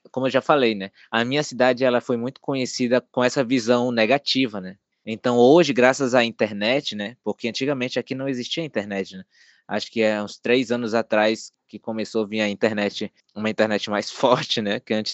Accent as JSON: {"language": "Portuguese", "town": "Tabatinga", "region": "Amazonas", "country": "Brazil", "said": "Sou do Alto Solimões, mas especificamente da cidade de Tabatinga, no Amazonas. Nós vivemos aqui numa tríplice fronteira, a fronteira aqui com o Peru e com a Colômbia."}